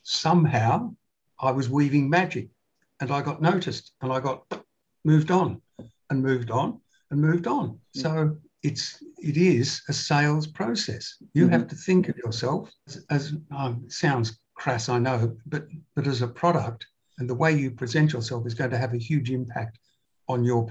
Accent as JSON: {"language": "English", "country": "Australia", "said": "They wanted me to become an expat back in my home country, Australia"}